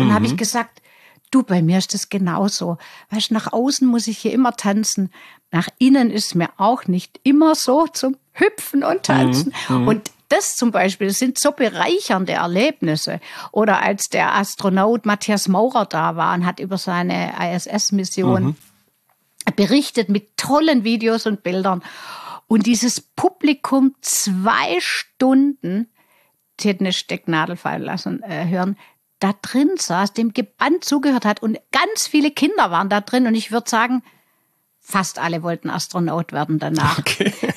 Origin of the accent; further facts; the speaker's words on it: Baden-Württemberg, Germany; accent: Swabian; Wie man unschwer hört, bin ich ja Schwäbin und überzeugte Schwäbin.